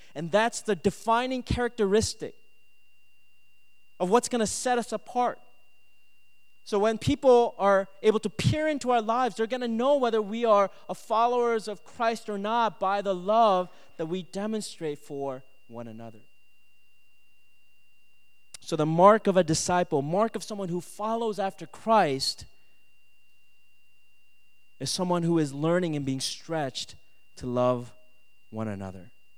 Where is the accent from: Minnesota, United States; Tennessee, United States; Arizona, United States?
Minnesota, United States; Maybe it's because I'm Asian. I grew up in Minnesota.